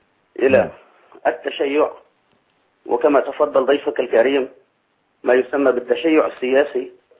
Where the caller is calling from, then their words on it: Algeria; كبير جدا عندنا في الجزائر